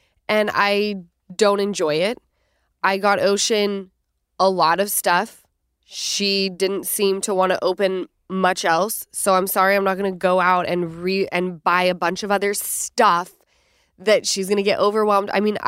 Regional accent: Utah, United States; We're from Utah, and I will never. I'm judging you all for saying ornery.

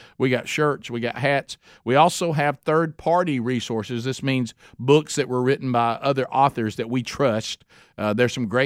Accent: Oxford, Alabama, United States; in my hometown, Oxford, Alabama. It's almost halfway between Atlanta and Birmingham for those of you that will be traveling.

